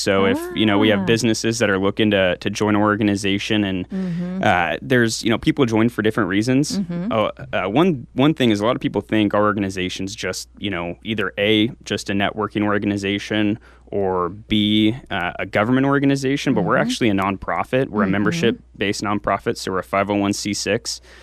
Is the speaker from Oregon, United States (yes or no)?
yes; Salem, Oregon, United States; Yeah, I was born and raised here in Salem. I went to Sprague High School, graduated.